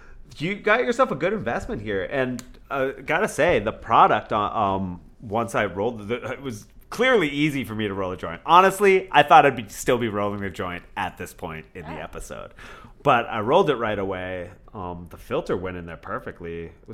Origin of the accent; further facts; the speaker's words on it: Massachusetts, United States; And I was like, oh, I'm from Massachusetts.